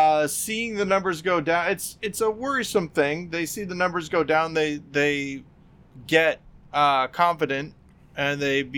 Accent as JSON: {"language": "English", "country": "United States", "said": "Because I'm from the United States of America."}